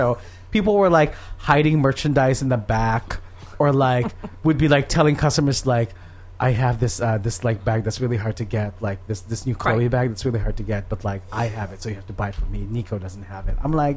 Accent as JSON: {"language": "English", "country": "Philippines", "tie": "born or raised there", "lives_now": "United States", "said": "because I grew up in the Philippines."}